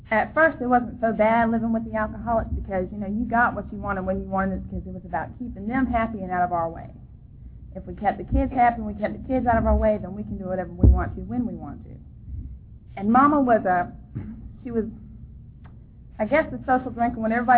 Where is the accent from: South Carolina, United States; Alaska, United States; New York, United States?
South Carolina, United States; Sumter; I'm from Sumter.